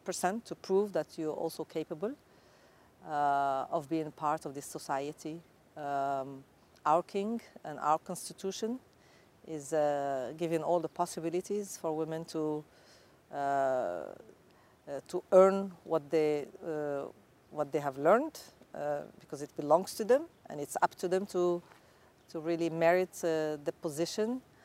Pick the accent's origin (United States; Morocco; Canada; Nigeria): Morocco; And here I am from Morocco trying to find a place and a seat with all, I don't know how many, 80,000 spectators in L.A.